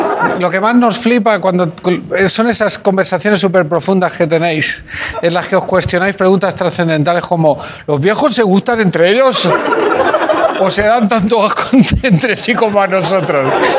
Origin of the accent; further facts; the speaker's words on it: Cardona, Catalonia, Spain; Yo la definición se la escuché una vez a un señor mayor en mi pueblo, en una terraza de un bar.